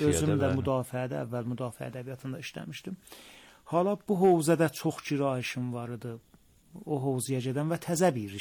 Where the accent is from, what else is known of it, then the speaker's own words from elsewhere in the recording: Bonab, East Azerbaijan, Iran; Dərbağa ilk təhsilatımı həm Miyəndabda Qoşaçayda, həm Binabda idamə vermişəm. Sonra orta təhsilatımı Binabda alandan sonra